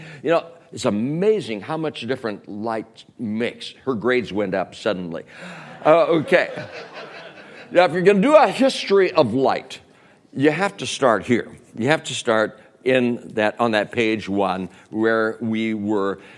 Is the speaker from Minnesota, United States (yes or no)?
yes; Minnesota, United States; we were raised in Minnesota. Yeah, we're tough. We can handle the cold.